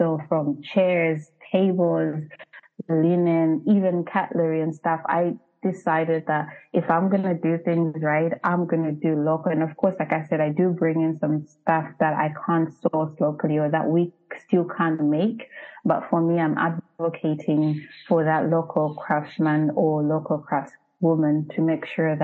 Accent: Zambia; moved away; Like me, I'm uprooted from Zambia.

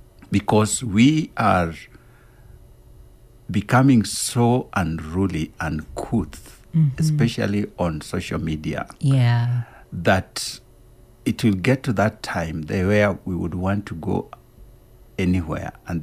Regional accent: Kenya; So we just quickly introduced ourselves and I said, I'm from Kenya.

